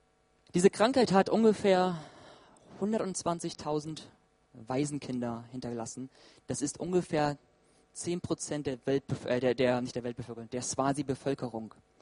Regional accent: Eswatini; Bei uns in Swasiland

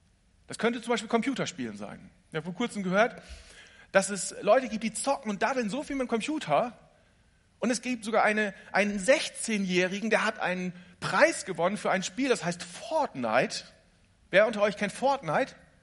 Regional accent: Lower Saxony, Germany; oh, ich bin auch in Ostfriesland groß geworden

